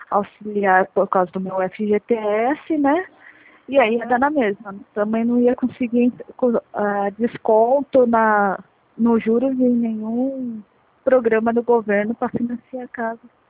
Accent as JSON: {"language": "Portuguese", "region": "São Paulo", "country": "Brazil", "said": "E eu sou de São Paulo."}